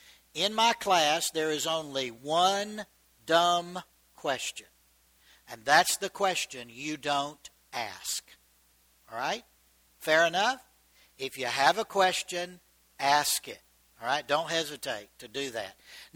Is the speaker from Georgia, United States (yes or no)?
yes; Georgia, United States; moved away as an adult; now in Texas, United States; I'm not a native Texan, by the way. I was born and raised in Georgia.